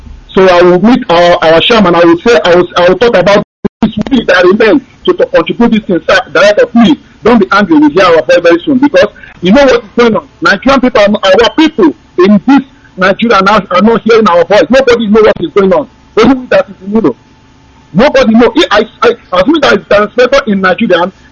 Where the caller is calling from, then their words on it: Ukraine; I'm coming from Ukraine.